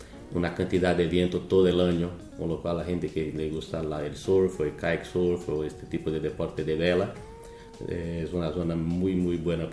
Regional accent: Natal, Rio Grande do Norte, Brazil; Spanish is a second language; yo soy de Natal, que es una ciudad del nordeste de Brasil. De hecho, sería la punta más a oriente del país, o sea, justo donde América del Sur hace la curva, por así decir. Es una zona, una región de playa.

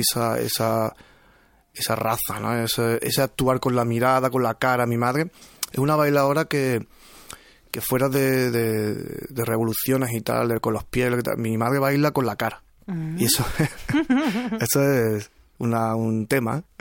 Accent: Seville, Andalusia, Spain; mi madre, al ser de Lebrija, yo soy un poco de Lebrija, ¿vale? Bien. Yo soy de Sevilla, pero soy un poco de Lebrija.

